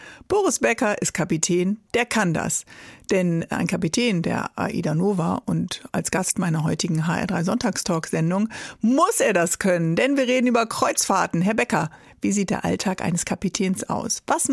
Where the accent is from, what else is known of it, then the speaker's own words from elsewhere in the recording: Bremen, Germany; Heute ist Ihr Heimathafen Bremen, meine Heimatstadt.